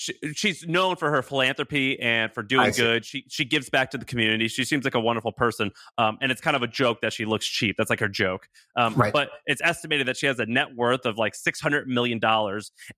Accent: Missouri, United States; also born or lived in Tennessee; I'm from Missouri. I lived in Tennessee. So I'm kind of Southern.

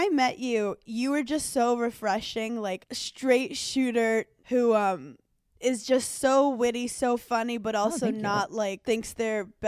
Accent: New York, United States; accent: New York; Also, by the way, you could tell we're both from New York because I'm going to be talking in like my New York accent the whole time

